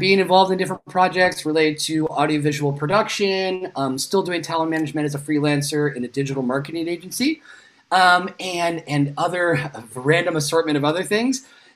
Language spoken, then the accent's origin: English; California, United States; now in Spain; I'm from California, from Northern California originally, but I've been living in Spain for the last 9 years.